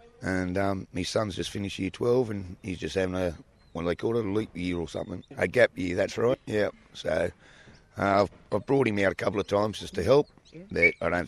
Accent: Gilgandra, New South Wales, Australia; I'm from Gilgandra.

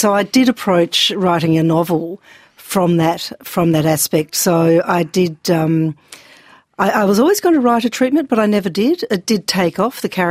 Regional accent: Australia; You know, as an Australian filmmaker, it's going to be chopped back.

